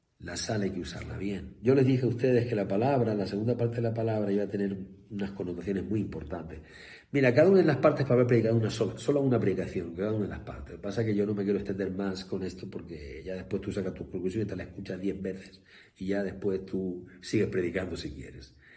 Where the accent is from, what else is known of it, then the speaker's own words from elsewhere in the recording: Spain; yo estoy aquí, amado, no para inutilizar y juzgar a mi país, España.